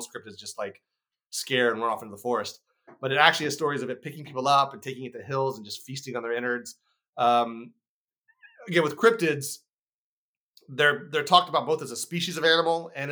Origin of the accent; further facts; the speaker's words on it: Maryland, United States; So I grew up in Southern Maryland, St. Mary's County.